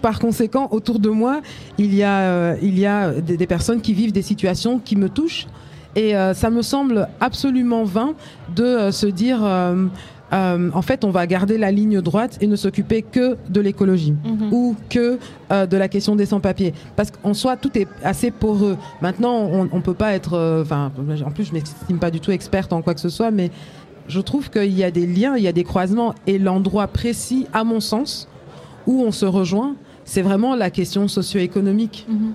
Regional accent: Kinshasa, DR Congo; moi, j'ai grandi à Kinshasa, donc du coup il y a un truc de c'est assez constant ce balancement où finalement être à Bruxelles ou être à Kinshasa

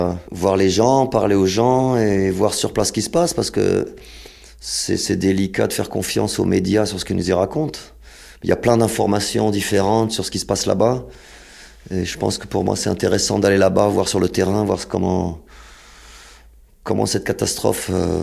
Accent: France; born there; Nous, on est nés en France, dans le pays du tout nucléaire.

